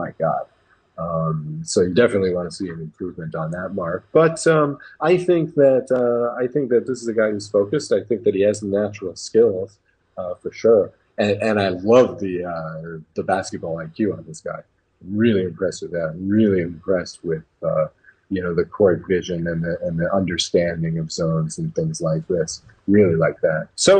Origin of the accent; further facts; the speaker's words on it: Massachusetts, United States; I was born and raised in roughly near Boston